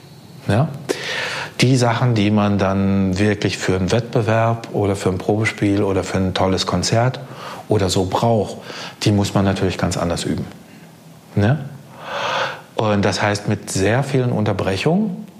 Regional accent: North Rhine-Westphalia, Germany; ich bin selber Ostwestfale

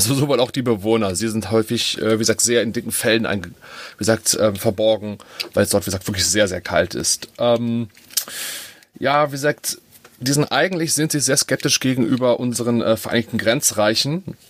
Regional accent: Dornheim, Germany; Ja, doch, ich bin hier in Dornheim geboren. Bis jetzt, ja, das ist immer so das Alter zu sagen, aber vor 38 Jahren bin ich geboren. Hier in Dornheim

